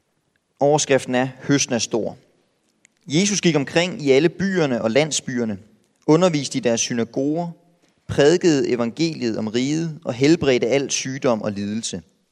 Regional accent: Silkeborg, Central Denmark Region, Denmark; Oprindeligt der er jeg vokset op i Silkeborg. I Silkeborg bor der cirka 45.000 mennesker i Silkeborg by.

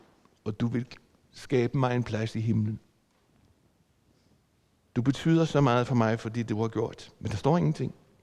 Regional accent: Nexø, Capital Region of Denmark, Denmark; i den by, hvor jeg kommer fra, fra Nexø på Bornholm.

